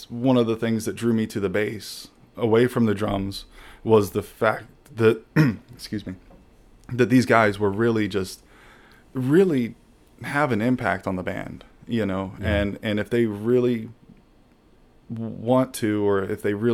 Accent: Norfolk, Virginia, United States; also born or lived in Phoenix; Right next to Virginia Beach area, nice. Southeast side of the state.

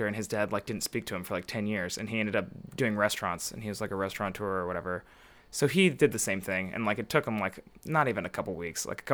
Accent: Arlington, Texas, United States; born there; also born or lived in College Station; I was born in Arlington, outside of Dallas.

